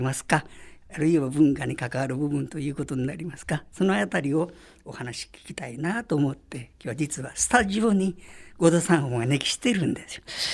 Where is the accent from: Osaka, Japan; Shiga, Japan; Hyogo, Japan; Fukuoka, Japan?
Hyogo, Japan; Nishinomiya; 私も西宮っ子ですけれど